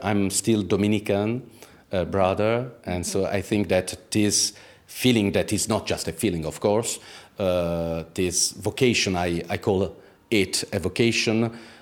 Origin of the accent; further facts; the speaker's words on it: Italy; In Italy. I grew up in Italy.